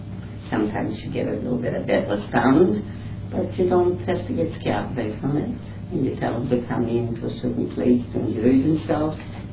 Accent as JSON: {"language": "English", "town": "Brest", "region": "Brest Region", "country": "Belarus", "tie": "born or raised there", "said": "And in Brest-Litovsk, I knew most everybody, and it was my hometown."}